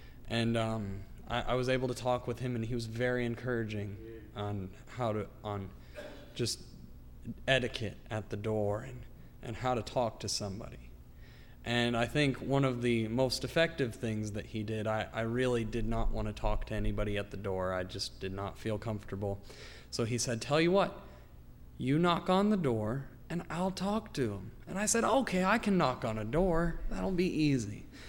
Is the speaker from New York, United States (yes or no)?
no; Amarillo, Texas, United States; I'm from Amarillo, Texas, and I'm a sophomore here at Landmark.